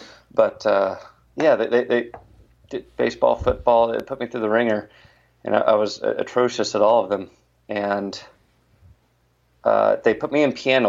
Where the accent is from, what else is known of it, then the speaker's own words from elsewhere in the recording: Knoxville, Tennessee, United States; I grew up in Knoxville, Tennessee, just a couple hours east of Nashville.